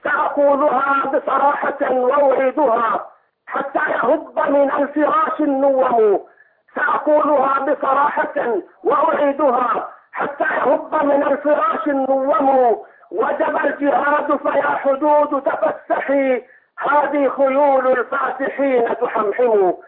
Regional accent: Homs, Homs Governorate, Syria; أنا طبعا أنا من حمص، بس خارج حمص أنا الآن.

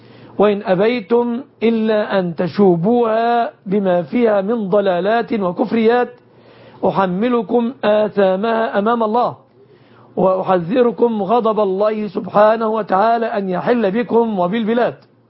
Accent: Egypt

